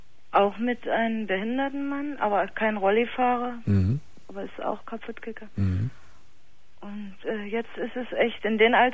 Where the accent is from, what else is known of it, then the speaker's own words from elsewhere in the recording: Thuringia, Germany; musste hier von Potsdam wieder zurück in meine Heimatstadt nach Thüringen